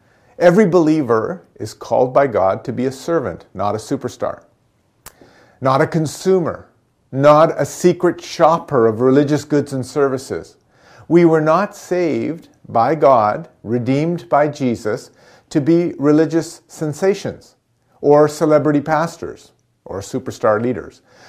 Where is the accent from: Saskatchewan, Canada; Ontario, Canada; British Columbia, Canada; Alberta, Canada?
British Columbia, Canada; Powell River; When I was growing up in Powell River, I was part of the tennis club.